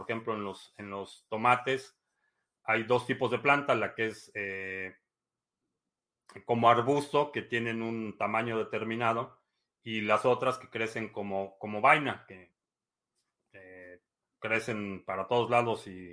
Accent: Mexico City, Mexico; born there; Soy de Chilangolandia, sí. Nací en la Ciudad de México.

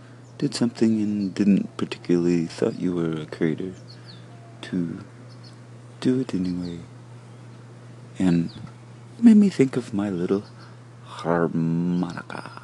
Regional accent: California, United States; Where I grew up in California, we never got rain in the summertime.

